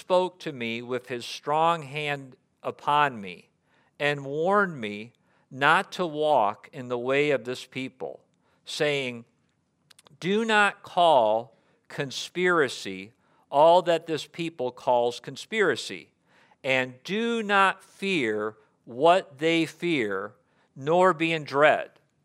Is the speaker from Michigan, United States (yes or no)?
yes; Michigan, United States; I'm from Michigan as well, so when you had bad weather and you had the accumulation of snow, I don't remember it being something that everybody was like this about.